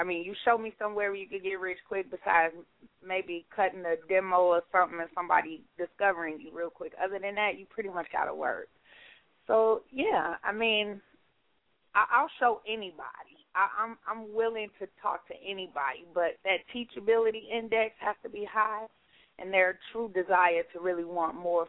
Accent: Chicago, Illinois, United States; I'm from here. I'm from Chicago. I'm the only child, and I found myself in St. Louis in the latter part of 2007

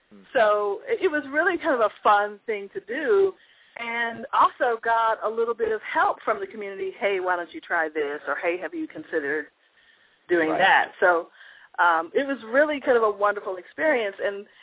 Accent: Tulsa, Oklahoma, United States; I made the decision to relocate back to my hometown of Tulsa full-time. While I do spend time teaching at UCR, I have moved my home base to my hometown.

